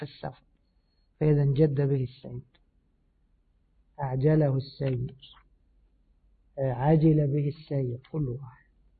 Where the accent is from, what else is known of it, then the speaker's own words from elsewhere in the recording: Egypt; كان يعمل إيش كما يقال عندنا في مصر مجبرات